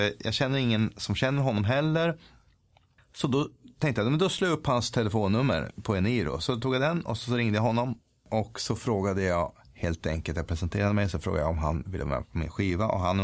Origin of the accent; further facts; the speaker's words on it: Sweden; jag är en sångare från Sverige, jag ska göra den här plattan.